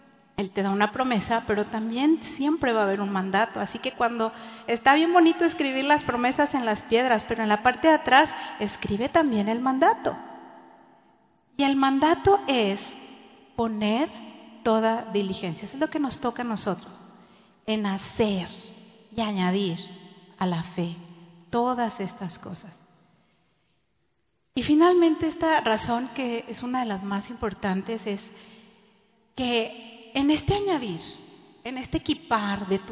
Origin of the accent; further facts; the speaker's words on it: Monterrey, Nuevo León, Mexico; los que somos de Monterrey siempre decimos Monterrey, Nuevo León, pero bueno, nací en Monterrey y toda mi niñez la viví ahí.